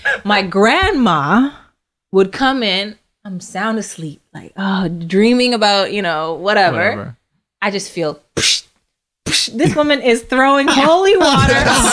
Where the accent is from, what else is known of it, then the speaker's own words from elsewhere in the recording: Bakersfield, California, United States; rallies in Oildale, which is the northern part of Bakersfield, and black people live on the east. I grew up in the Northwest.